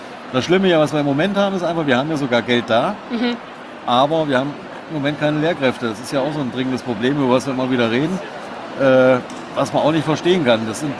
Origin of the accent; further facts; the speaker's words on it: Hesse, Germany; ich bin auch aus Hessen.